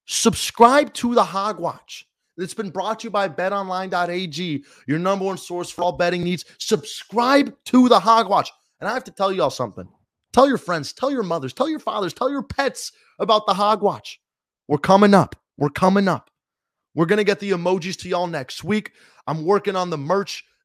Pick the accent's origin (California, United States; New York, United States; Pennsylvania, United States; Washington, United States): California, United States; San Diego; But we're all from San Diego if you're watching this stream.